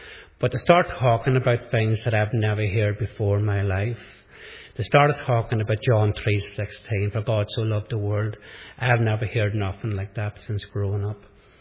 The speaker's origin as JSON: {"language": "English", "town": "Lisnaskea", "region": "Northern Ireland", "country": "United Kingdom", "tie": "born there", "said": "I could just start off as I came from a Catholic family. I was born in Listenskey near Enniskillen."}